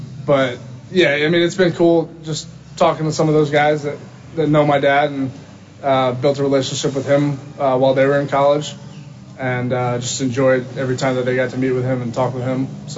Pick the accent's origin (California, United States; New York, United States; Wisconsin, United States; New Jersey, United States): New Jersey, United States; I'm from New Jersey